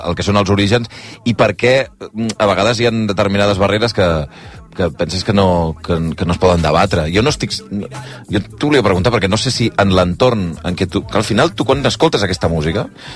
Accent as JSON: {"language": "Catalan", "town": "Sabadell", "region": "Catalonia", "country": "Spain", "said": "que jo soc de Sabadell i estic alimentant la cosa."}